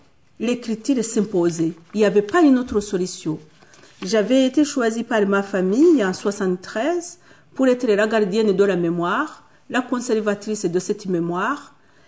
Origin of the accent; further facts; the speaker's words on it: Rwanda; Mais pendant longtemps, on a rêvé quoi, que cet itinéraire qu'on va retourner chez nous au Rwanda.